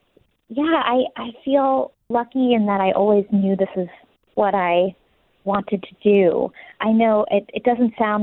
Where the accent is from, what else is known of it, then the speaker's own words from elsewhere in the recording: San Francisco, California, United States; I was a ballet dancer for most of my childhood through college, and I am from San Francisco.